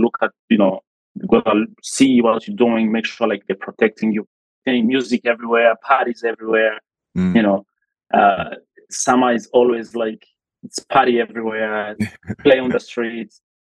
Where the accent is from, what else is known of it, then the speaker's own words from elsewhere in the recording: Bujumbura, Bujumbura Mairie, Burundi; So very, very peaceful, environment. We moved around a lot in Bujumbura, right?